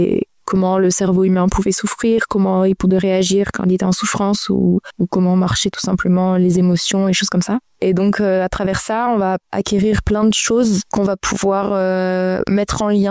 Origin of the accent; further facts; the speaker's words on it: Auvergne-Rhône-Alpes, France; je viens de France, donc en métropole. J'ai grandi chez mes parents en Ardèche, toute mon enfance je l'ai passée en Ardèche, et j'ai commencé à étudier en sortant du lycée à Lyon.